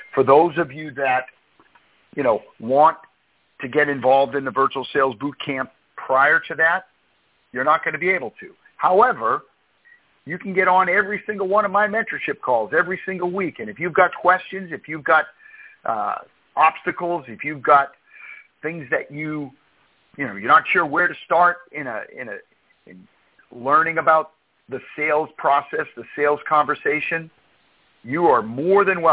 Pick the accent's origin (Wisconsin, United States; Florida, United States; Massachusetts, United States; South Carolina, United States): Massachusetts, United States; Boston; I'm right in the theater district in downtown Boston, and I grew up in South Boston.